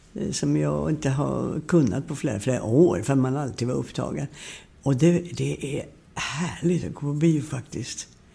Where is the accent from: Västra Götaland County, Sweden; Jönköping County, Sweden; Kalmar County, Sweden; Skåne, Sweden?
Skåne, Sweden; Landskrona; Ja, jag vet att jag föddes, vi bodde i Borstahusen i fiskeläget utanför Landskrona.